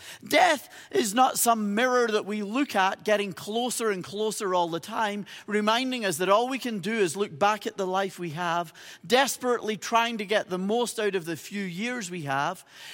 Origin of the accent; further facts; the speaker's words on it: Carrickfergus, Northern Ireland, United Kingdom; the little town where I grew up in Northern Ireland, a little place called Carrickfergus.